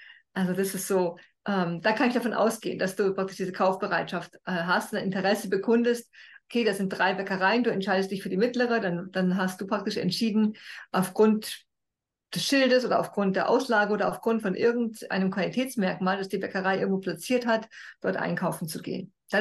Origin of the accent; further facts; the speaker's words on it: Austria; ich bin in Österreich geboren, schön, dass ich da bin.